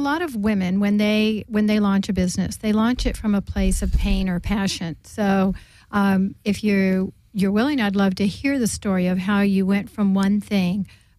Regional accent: Georgia, United States; Oh, did I know that? Because I'm from Georgia, too.

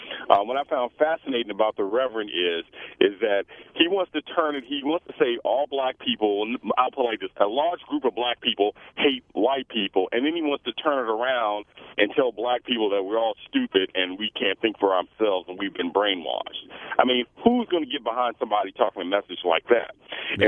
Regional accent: Washington, District of Columbia, United States; I grew up in Washington, D.C., which is a predominantly black city.

